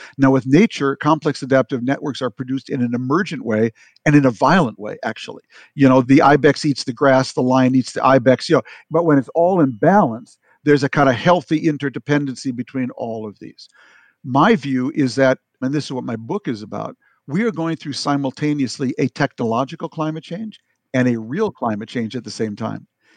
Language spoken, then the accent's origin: English; Minnesota, United States; Frankly, because I am from Minnesota, I know that's not true.